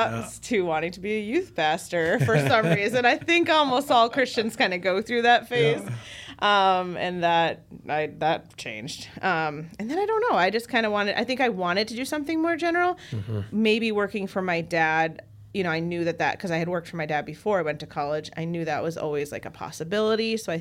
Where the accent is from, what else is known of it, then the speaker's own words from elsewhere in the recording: Rochester, Minnesota, United States; also born or lived in East Coast; I grew up in the on the East Coast, and then Mayo Clinic moved our family out to Minnesota in 91, so I was like 10. And so then I pretty much, I pretty much grew up in Rochester, so this is kind of my hometown.